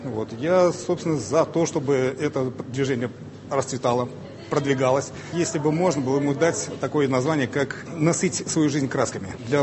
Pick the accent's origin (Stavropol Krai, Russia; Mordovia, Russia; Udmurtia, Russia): Mordovia, Russia; я из Мордовии, поварское дело.